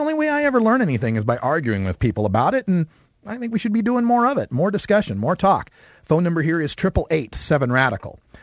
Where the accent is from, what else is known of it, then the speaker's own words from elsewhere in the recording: Idaho, United States; And I heard this a lot growing up in Idaho, right?